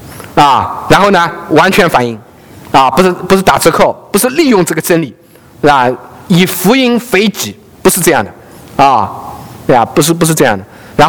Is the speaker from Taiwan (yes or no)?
no; China; now in United States; 这个我们从大陆来，在这个美国能够开业